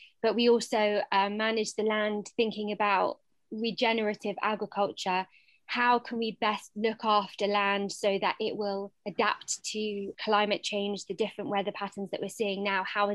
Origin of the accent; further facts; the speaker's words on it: United Kingdom; We are British Jews and, you know, we make up the community of Britain. So I think about it very much as like a land-based Jewish movement living here in the UK.